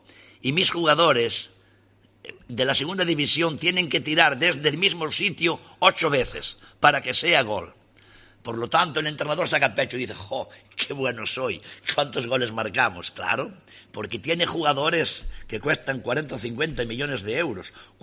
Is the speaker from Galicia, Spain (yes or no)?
yes; Galicia, Spain; yo salí del puerto de Palos, que soy de un pueblo de Galicia que tiene 200 habitantes, salí de allí